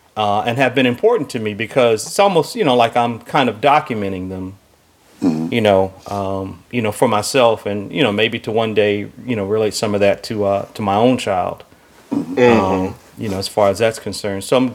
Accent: College Park, Georgia, United States; also born or lived in Chicago; I was young. And we moved from Chicago to the Atlanta area, specifically College Park.

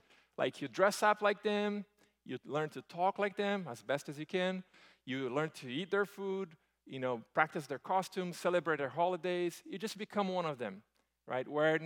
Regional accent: Brazil; and I'll forget that I came from Brazil, or I can say that's who I am

